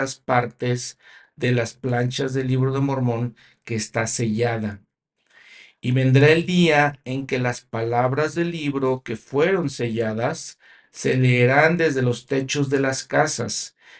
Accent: Querétaro, Mexico; Creciendo en Querétaro, México, nosotros no realmente recibimos la conferencia general.

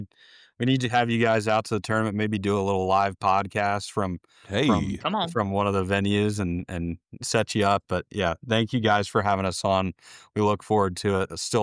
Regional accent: Columbus, Ohio, United States; number one in my hometown here in Columbus, Ohio, the Nationwide Children's Hospital Championship

